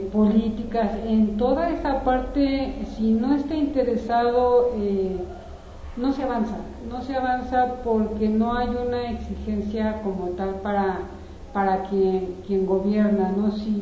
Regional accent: Mexico; es un lío que como mexicanos tengamos actas de nacimiento, predial, agua, actualizado.

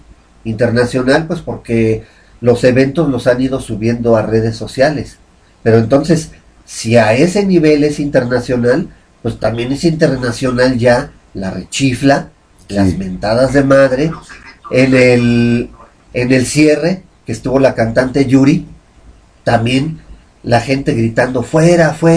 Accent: Mexico City, Mexico; now in Atizapán de Zaragoza, Mexico; cuando llegué aquí a Atizapán de Zaragoza. Yo vengo de la Ciudad de México, donde nací y crecí. Y pues más que yo vivía en la zona sur de la ciudad, al rumbo de Coyoacán

